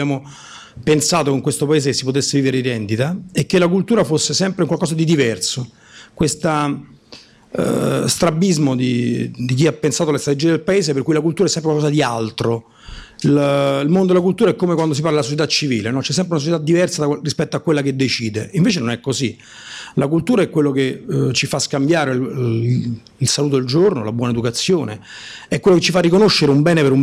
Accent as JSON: {"language": "Italian", "town": "Rome", "region": "Lazio", "country": "Italy", "said": "Dicevo, io sono romano, rubo pochi minuti ancora"}